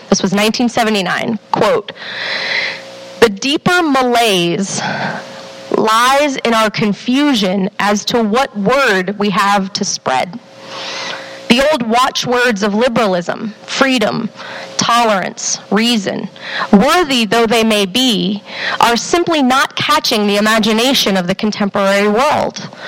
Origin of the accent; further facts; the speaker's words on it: Texas, United States; I grew up in Texas, and that often meant attending Southern Baptist churches.